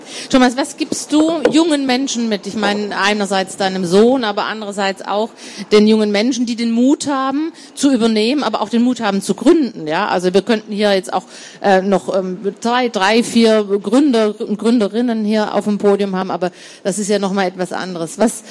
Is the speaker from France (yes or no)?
no; Southern Germany, Germany; Ich habe mich geoutet, auch ich komme aus Süddeutschland.